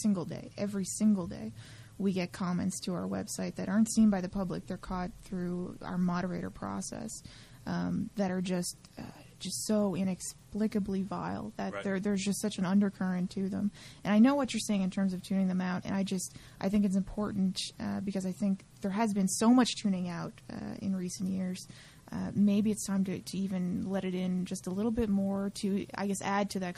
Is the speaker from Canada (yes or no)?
yes; St. John's, Newfoundland and Labrador, Canada; because I grew up in St. John's